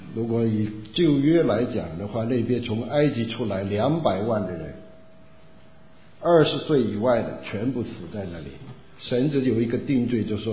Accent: China; 我们就看为什么这世界上人恨我们中国人

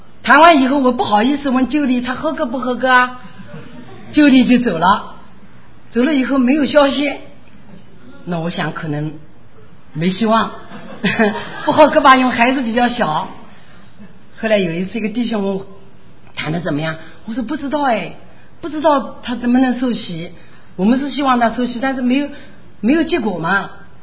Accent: Shanghai, China; 我们上海话讲小毛头

